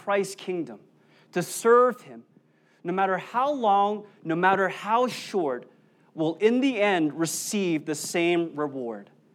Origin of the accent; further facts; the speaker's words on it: Sacramento, California, United States; now in Bay Area, United States; And so I'm a Kings fan, okay? Because I'm from Sactown, okay?